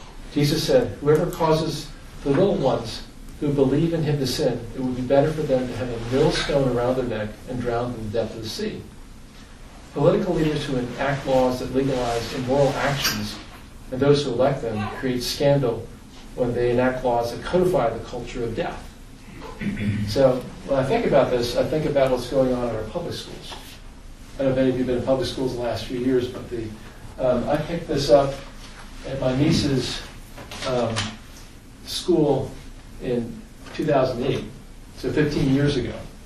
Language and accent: English; Ireland; born there; moved away; and I was born in Ireland, so I get to say it.